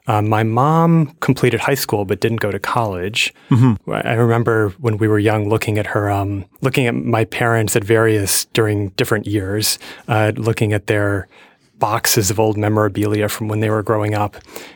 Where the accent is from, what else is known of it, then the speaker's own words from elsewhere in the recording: New York, United States; So, but from the age of 10 onward, I grew up in New York State and went to college there. And then to grad school in Boston. So I'm a Northeasterner, definitely.